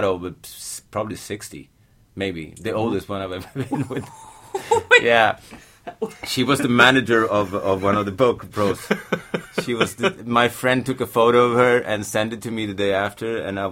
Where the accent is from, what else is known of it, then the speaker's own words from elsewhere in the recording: Stockholm, Stockholm County, Sweden; Yeah, in Stockholm.